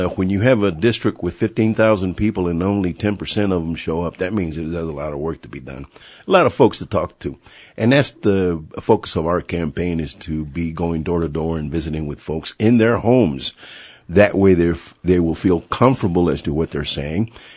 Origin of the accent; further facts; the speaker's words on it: Lubbock, Texas, United States; Born and raised in Lubbock, Texas. Went to schools here, of course, and graduated from Lubbock High.